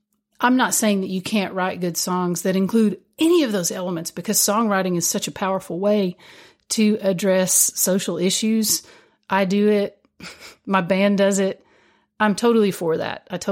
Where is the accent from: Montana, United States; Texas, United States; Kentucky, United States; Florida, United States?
Kentucky, United States; I'm coming from the place of this is part of how I take back the narrative as an Appalachian, as a Kentuckian